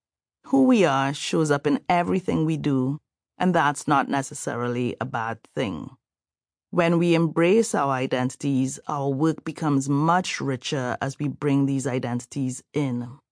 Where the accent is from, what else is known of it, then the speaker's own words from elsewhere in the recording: Trinidad & Tobago; I am from Trinidad and Tobago, and with those base ingredients, I might make either bake, a type of bread with no yeast, or boiled dumplings.